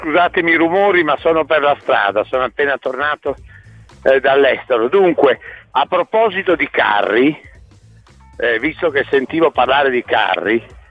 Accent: Bologna, Emilia-Romagna, Italy; non perché sono bolognese

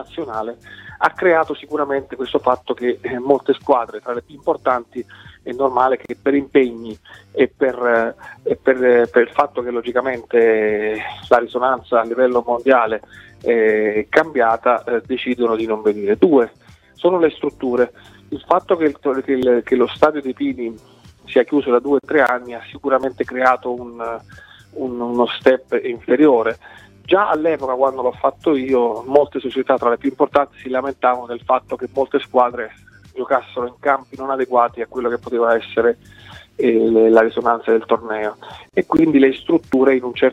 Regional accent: Viareggio, Tuscany, Italy; Io sono di Viareggio

